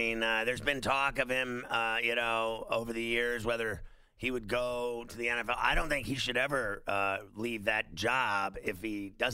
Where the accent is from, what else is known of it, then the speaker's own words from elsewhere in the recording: Valparaiso, Indiana, United States; also born or lived in Pittsburgh / Los Angeles; Because I grew up in Valparaiso, Indiana, and then I lived in Pittsburgh my whole life.